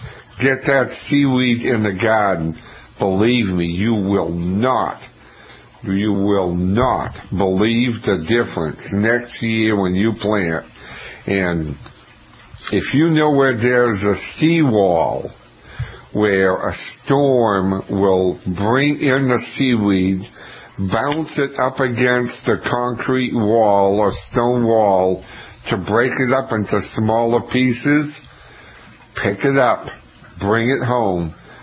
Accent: Scituate, Massachusetts, United States; I grew up in Scituate, Mass, and my neighbor planted some Jerusalem artichokes

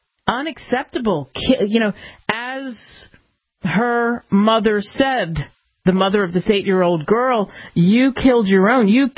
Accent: Philadelphia, Pennsylvania, United States; Philly, my hometown. I grew up 15 minutes from downtown.

